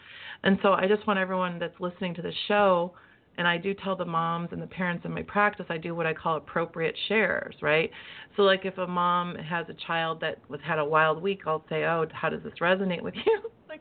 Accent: Midwest, United States; I'm going to be honest with you, I'm from the Midwest, but where I live, people kind of make it all look perfect on the outside.

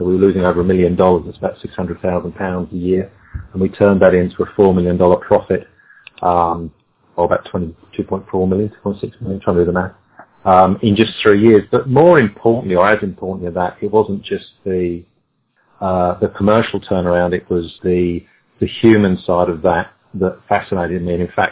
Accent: London, United Kingdom; moved away as an adult; also born or lived in Budapest, Hungary; now in Australia; So I basically spent the first 30 years of my life living and growing up in London, UK, and I worked in the media and advertising business and sector there.

